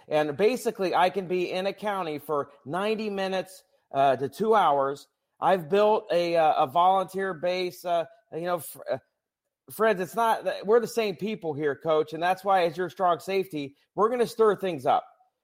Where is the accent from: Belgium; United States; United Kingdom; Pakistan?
United States; Ohio; but I'm from Ohio and Ohio is the heart of it all.